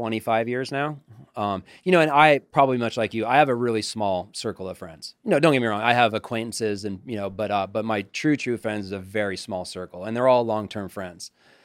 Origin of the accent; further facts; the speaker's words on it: Las Vegas, Nevada, United States; We're from Vegas, you know, and that's really what kind of sparked our friendship. And me and him kind of grew up and, you know, off together.